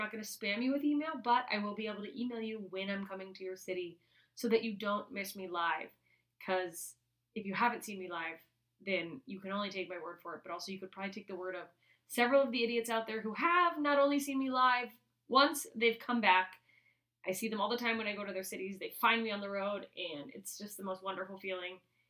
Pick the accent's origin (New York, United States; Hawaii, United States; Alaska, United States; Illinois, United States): Alaska, United States; Anchorage; I'm doing a world premiere in my hometown of Anchorage